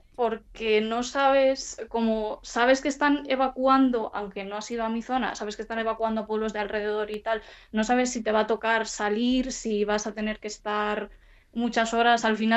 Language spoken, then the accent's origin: Spanish; Castile and León, Spain; mi pueblo, las piscinas naturales, luego, pues, el Valle de Iruelas, que también ha ardido, la sierra